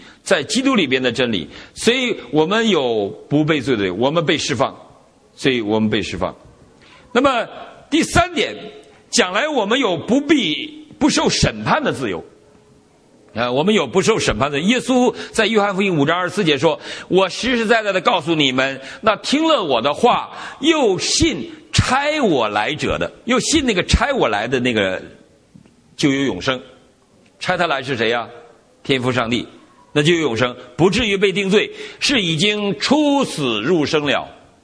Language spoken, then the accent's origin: Chinese; Huimin, Shandong, China; 山东的，我老乡啊，我老家在山东，我常常记得我家惠民的，